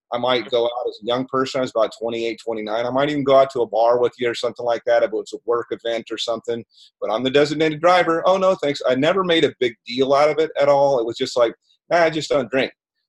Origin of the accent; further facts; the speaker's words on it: Tucson, Arizona, United States; I grew up in Tucson, Arizona.